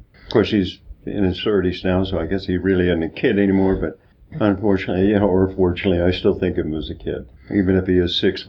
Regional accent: North Bend, Oregon, United States; but I grew up in North Bend. And so I'm a longtime South Coast boy.

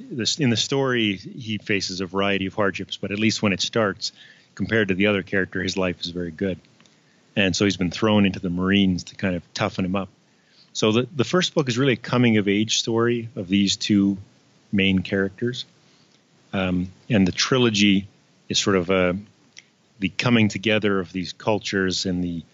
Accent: the Prairies, Canada; And I'm a Canadian. I live in the prairies. I'm sort of half farm kid, half city kid.

